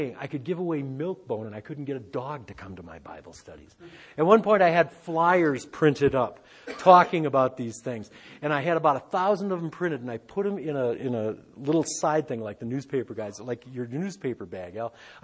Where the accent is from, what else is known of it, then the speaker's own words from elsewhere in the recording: Detroit, Michigan, United States; Where better than Detroit, Michigan, my hometown?